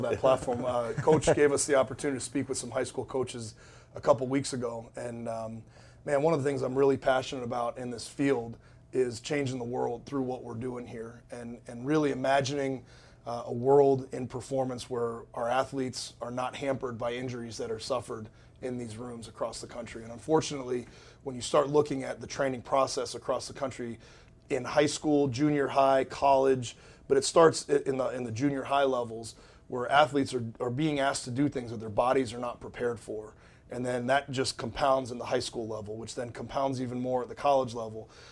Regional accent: St. Petersburg, Florida, United States; Yeah, so I'm from St. Petersburg, Florida, originally, and I went to Kentucky Wesleyan College in Owensboro, Kentucky

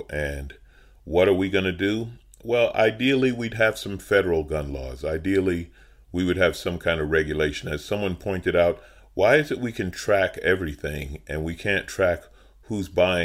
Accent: New York, United States; When I was growing up in New York, people drove down all the time.

